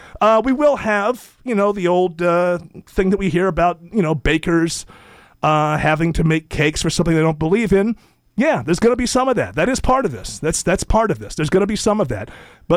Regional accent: United States; I'm an American who respects those that disagree with him.

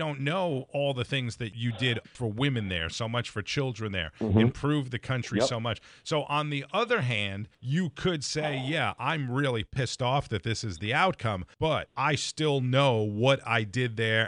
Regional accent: United States; As an American citizen, though, that watched this for 20 years

